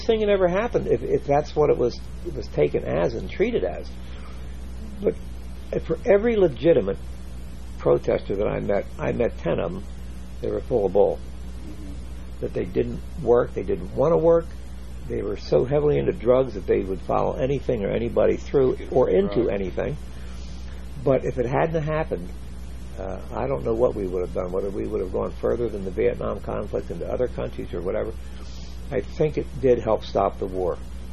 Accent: United States; That I was very ashamed as an American to even be associated with that name

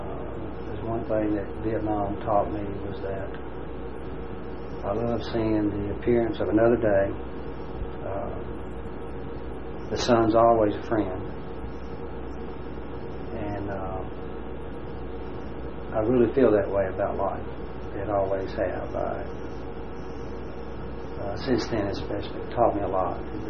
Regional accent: Memphis, Tennessee, United States; now in Birmingham, United States; I was promoted and moved to here in Birmingham. We're from Memphis, Tennessee, of course, and I was moved here in 1978.

